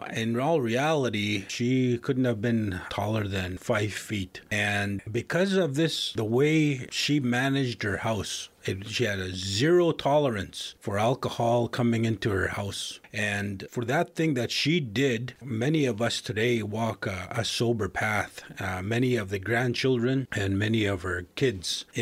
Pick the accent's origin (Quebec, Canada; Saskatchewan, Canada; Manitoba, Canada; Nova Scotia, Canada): Saskatchewan, Canada; I hail from South End, Saskatchewan. What we call Wapatigochoano, the narrows with the current in the language